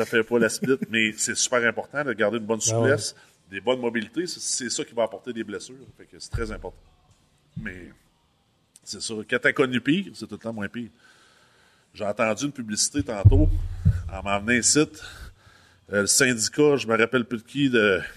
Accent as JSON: {"language": "French", "town": "Rimouski", "region": "Quebec", "country": "Canada", "said": "Moi, je viens du coin de Rimouski."}